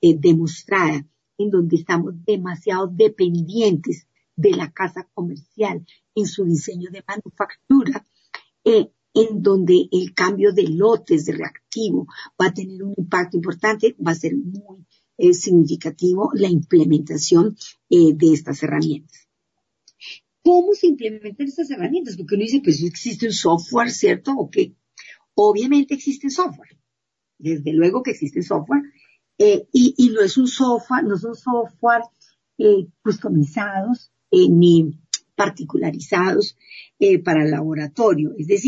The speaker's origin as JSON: {"language": "Spanish", "country": "Colombia", "said": "Cuando no se tiene, como es el caso en mi país, en Colombia, lo hablo específicamente en nuestro contexto"}